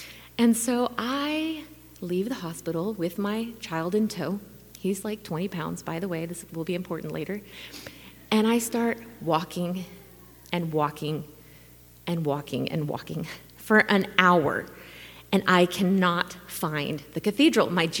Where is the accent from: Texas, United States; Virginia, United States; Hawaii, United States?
Texas, United States; also born or lived in Lansing; now in Oklahoma City, United States; I'm from Oklahoma City. So originally I'm from Texas, but I did live in Lansing for a few years.